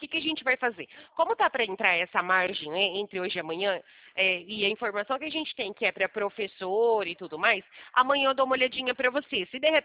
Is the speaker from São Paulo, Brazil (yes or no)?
yes; Santos, São Paulo, Brazil; eu sou do litoral, nascida e criada em Santos